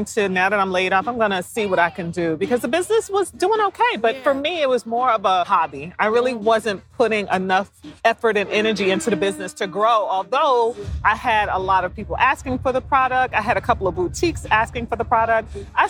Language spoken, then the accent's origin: English; New Jersey, United States; because I'm from New Jersey.